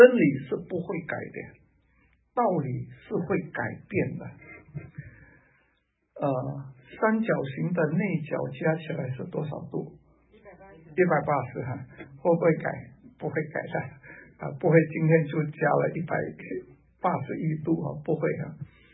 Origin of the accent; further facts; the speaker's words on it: Singapore; 所以我们新加坡人很听话的啊，两个就是两个了。